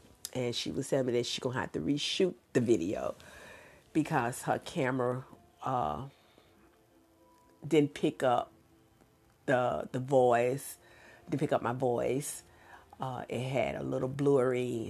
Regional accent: Mississippi, United States; And I was raised and born in Mississippi, so living there during those times, you know, was really a challenge.

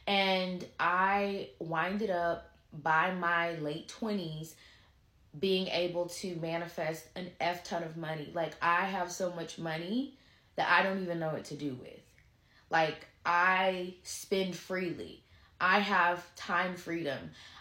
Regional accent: Picayune, Mississippi, United States; I was born and raised in Picayune, Mississippi. It's a very small town, poverty stricken.

